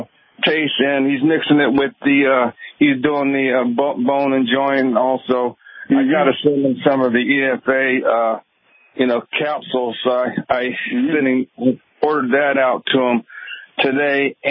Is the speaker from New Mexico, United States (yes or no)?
no; California, United States; I'm from the Oakland, San Francisco area.